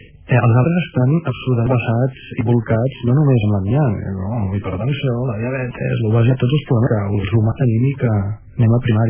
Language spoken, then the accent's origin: Catalan; Ripollet, Catalonia, Spain; born there; Jo he nascut a Ripollet